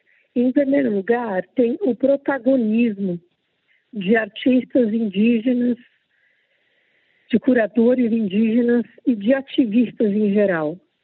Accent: Brazil; also born or lived in Paris, France / Australia; Então, isso para uma pessoa que vinha daqui do Brasil, em que ainda era muito incipiente a valorização das artes indígenas, era uma surpresa muito boa, era um choque.

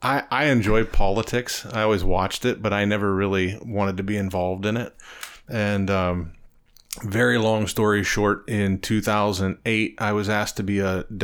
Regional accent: Boardman, Ohio, United States; also born or lived in Columbiana; I grew up in Boardman. I was born in Columbiana, but my parents moved to Boardman in the early 80s, like 1981 maybe. So I spent all of my high school years, everything in Boardman, and then moved back down to Columbiana.

